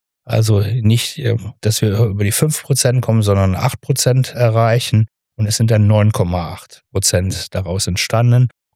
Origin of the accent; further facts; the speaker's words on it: Brüggen, North Rhine-Westphalia, Germany; außer einer Zeit, wo ich mal in Düsseldorf eine Wohnung hatte, aber eigentlich nie weggezogen, sondern ich bin Niederrheiner durch und durch. Brüggen-Bracht, das ist meine Heimat, da bin ich fest verwurzelt